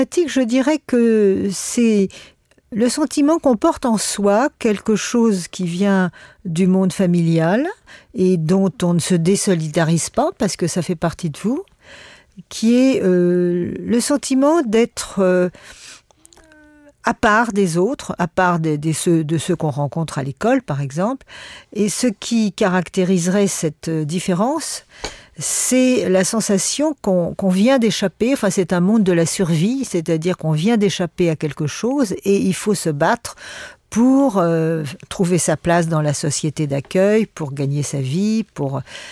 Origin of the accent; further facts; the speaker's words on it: Paris, Île-de-France, France; Moi, je suis née à Paris et j'ai vécu pendant toute mon enfance entre deux mondes.